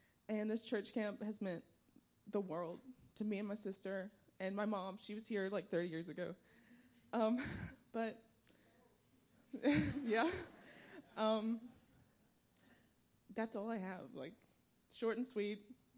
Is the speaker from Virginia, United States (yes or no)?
no; Louisiana, United States; I'm from Louisiana.